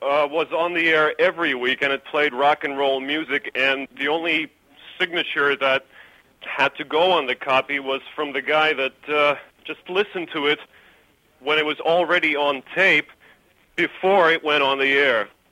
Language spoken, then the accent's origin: English; Washington, District of Columbia, United States; also born or lived in New York; I was born in New York and spent my childhood in Washington, D.C.